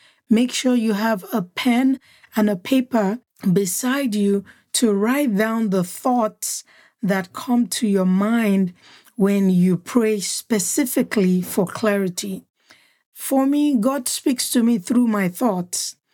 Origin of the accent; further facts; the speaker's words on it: Nigeria; There's a proverb in my native language from where I'm from in Nigeria